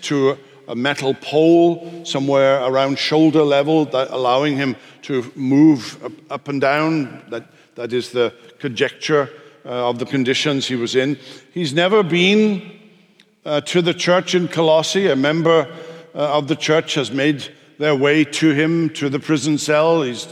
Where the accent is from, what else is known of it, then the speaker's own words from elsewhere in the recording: the South, United States; accent: southern; if you don't remember anything that I said because of my southern accent, I want you to remember this.